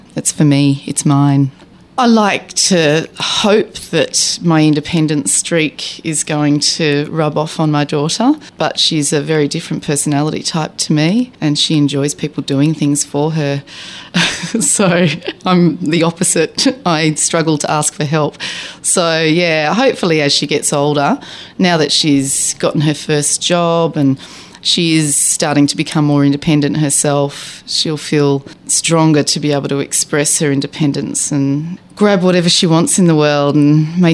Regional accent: Sydney, New South Wales, Australia; born there; now in Melbourne, Australia; I'm actually Australian, probably about as Australian as you can get.

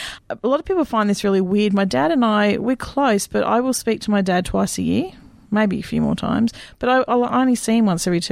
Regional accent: Cairns, Queensland, Australia; also born or lived in Bundaberg; Born in Bundaberg and I grew up in Cairns

